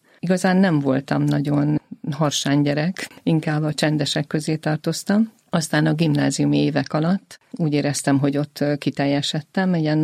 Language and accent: Hungarian; Debrecen, Hajdú-Bihar, Hungary; born there; Én Debrecenben születtem, és mint tudjuk, Debrecen református nagyváros, és reformátusnak lettem keresztelve.